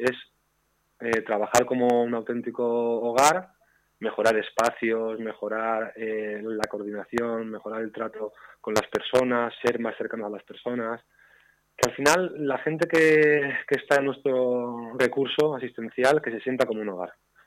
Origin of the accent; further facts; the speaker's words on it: Elche, Valencian Community, Spain; Pues mira, como tú dices, soy de Elche, nací aquí hace ya 48 años